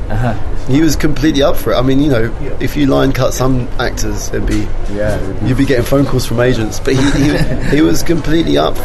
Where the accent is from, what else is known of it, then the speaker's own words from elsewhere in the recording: London, United Kingdom; also born or lived in France; But I'm French born, London. I'm a Londoner. We spoke French at home.